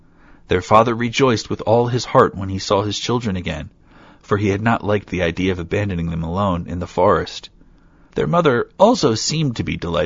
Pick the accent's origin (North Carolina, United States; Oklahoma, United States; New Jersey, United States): New Jersey, United States; I'm originally from New Jersey, I'm sorry.